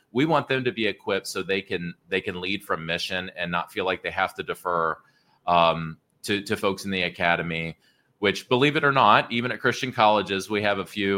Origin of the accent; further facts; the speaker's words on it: Pittsburgh, Pennsylvania, United States; also born or lived in Wheeling; I grew up in Pittsburgh, but I was born in the Northern Panhandle, West Virginia, in Wheeling, and all of my people are from that area.